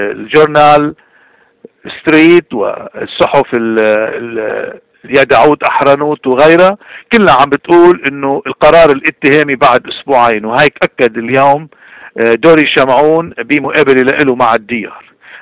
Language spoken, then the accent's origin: Arabic; Lebanon; نحنا لبنانية واللبناني حامل رسالة